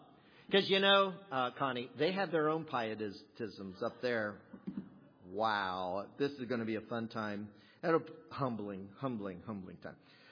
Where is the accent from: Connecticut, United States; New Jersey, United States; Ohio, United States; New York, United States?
Ohio, United States; I will admit, I'm from Ohio, I'm a Yankee.